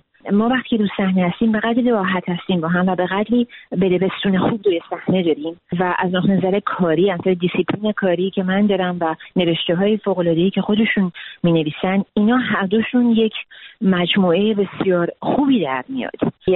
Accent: Iran; born there; من ایرانی هستم، من در ایران به دنیا آمدم، ایران مملکت منه، ایران بوم منه، من عاشق ایران هستم

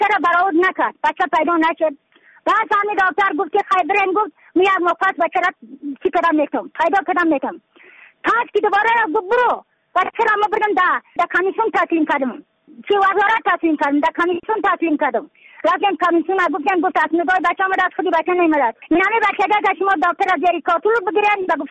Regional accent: Badakhshan, Afghanistan; از بدخشان هستم، مرکز بدخشان،

